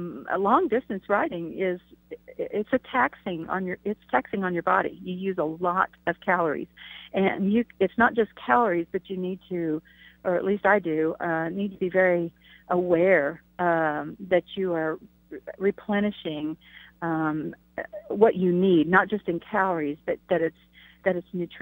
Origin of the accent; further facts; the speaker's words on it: Stillwater, United States; learned that it was coming through my hometown, Stillwater, that sealed the deal for me, truly.